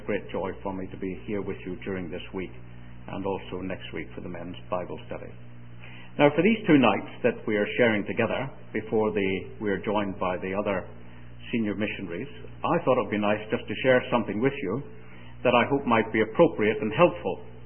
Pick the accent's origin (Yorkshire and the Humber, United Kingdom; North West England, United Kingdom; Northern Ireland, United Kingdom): Northern Ireland, United Kingdom; born there; accent: mixture of Northern Irish, English and Scots; moved away as an adult; also born or lived in Scotland; now in England; I was born in Northern Ireland, of which everybody has heard, and left there when I was 23, got married, lived in Scotland for 7 years, and have lived in England ever since. That accounts for my accent being a sort of mixture of Northern Irish, English, and Scots.